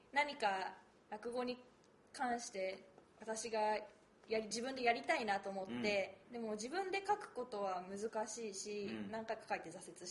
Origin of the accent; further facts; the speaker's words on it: Nakano, Tokyo, Japan; 私の地元の中野の桃園会館というところで